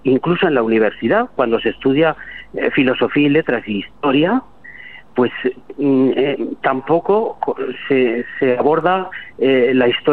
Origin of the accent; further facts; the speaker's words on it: Calatayud, Aragon, Spain; Yo soy de Calatayud y allí hemos impulsado muchísimo